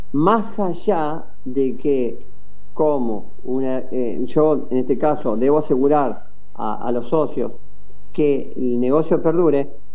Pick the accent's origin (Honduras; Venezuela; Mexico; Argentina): Argentina; Que nos preguntemos si nosotros como argentinos podemos hacer algo diferente.